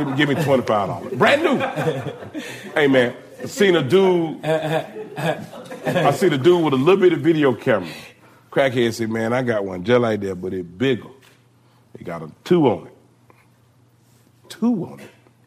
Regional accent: Atlanta, Georgia, United States; But I'm born and raised in Atlanta, Georgia. Grady, baby.

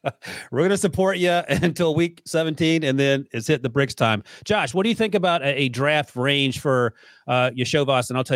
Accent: North Carolina, United States; Northerners, I grew up in North Carolina.

